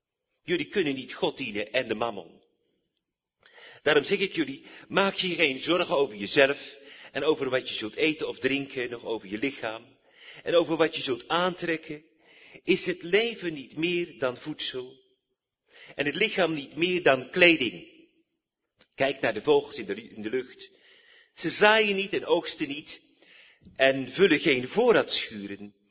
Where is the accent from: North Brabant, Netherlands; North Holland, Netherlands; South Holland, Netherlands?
North Brabant, Netherlands; moved away as an adult; now in Belgium; ik ben afkomstig uit Noord-Brabant, dus Belgisch, Nederlands-Brabant, en woon inmiddels 35 jaar in Vlaanderen.